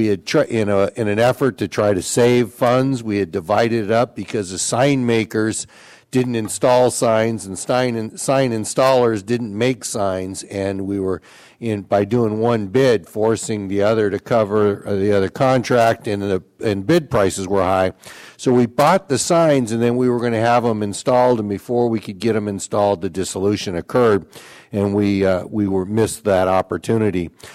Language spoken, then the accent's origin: English; California, United States; I came from the Central Valley, and in the Central Valley, we have these visions of the Central Coast.